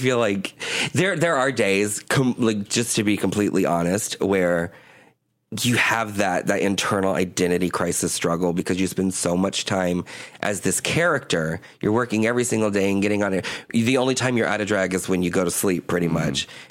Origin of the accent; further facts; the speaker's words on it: Leesburg, Florida, United States; We're from Leesburg, Florida, teeny tiny little town